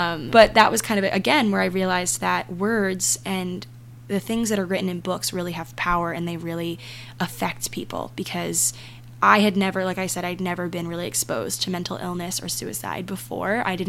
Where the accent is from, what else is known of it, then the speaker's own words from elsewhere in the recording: Maryland, United States; my town, my hometown in Maryland, was a huge suicide town.